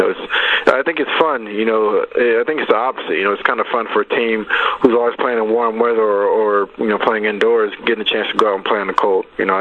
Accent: San Diego, California, United States; So Ricky Williams grew up in San Diego in my hometown, my area

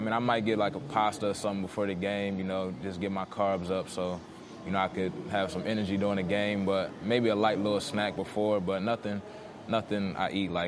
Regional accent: Baltimore, Maryland, United States; I'm from Baltimore, Maryland. Play cornerback.

